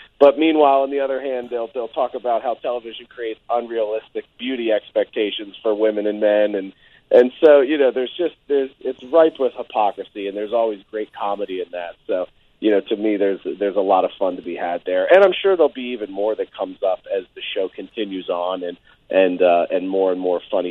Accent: Philadelphia, Pennsylvania, United States; my hometown in Philadelphia

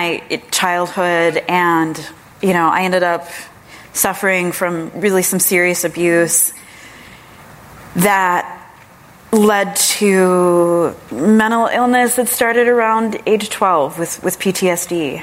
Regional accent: Chicago, Illinois, United States; born there; So I was born in Chicago

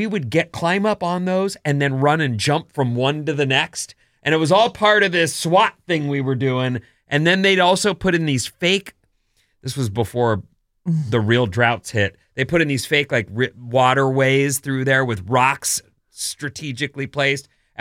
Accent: Irvine, California, United States; where I grew up in Irvine, they were building it before our very eyes.

